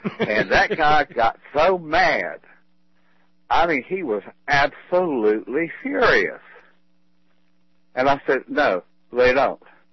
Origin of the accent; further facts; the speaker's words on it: South Carolina, United States; I grew up in South Carolina, and I never heard I seen or tookin' or any of those other things.